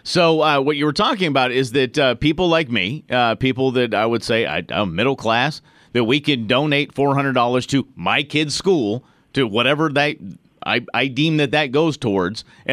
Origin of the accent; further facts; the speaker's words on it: Long Beach, California, United States; I'm from Long Beach, California